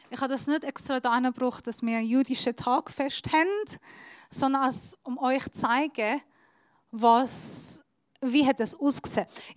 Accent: Iran; German is a second language; now in Switzerland; Ich bin Iranerin, ich darf nicht nach Israel, bis ich den Schweizer Pass habe.

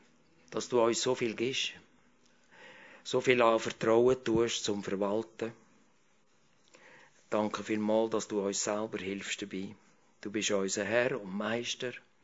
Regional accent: Switzerland; diesen vielen Vorteilen, die wir hier haben als Schweizer

